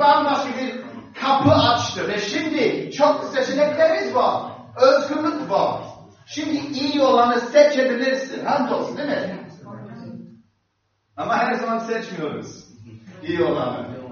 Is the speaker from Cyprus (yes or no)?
yes; Cyprus; ben Kıbrıs'ta büyüdüm, Rum kesiminde.